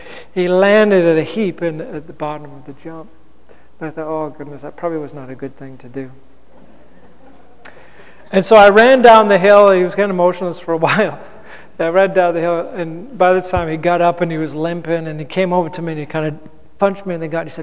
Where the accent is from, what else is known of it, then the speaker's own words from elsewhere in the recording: England, United Kingdom; I grew up in England, and when you're 11 years old